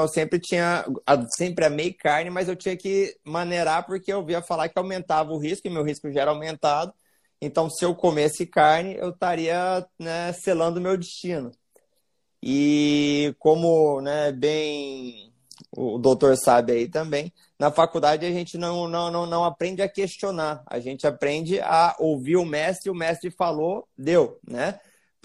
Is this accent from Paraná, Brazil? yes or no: no; Mato Grosso, Brazil; Sou natural, na verdade, fui criado no Mato Grosso, mas fiz a faculdade aqui em Santa Catarina e fiz minha formação de cardiologista em Porto Alegre.